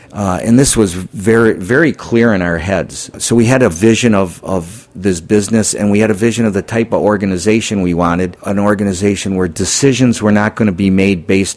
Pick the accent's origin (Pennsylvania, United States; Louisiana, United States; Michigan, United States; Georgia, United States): Michigan, United States; Detroit; And he grew up in Chicago, and I grew up in Detroit. And back then, in our neighborhoods and all the neighborhoods around you, there was a delicatessen.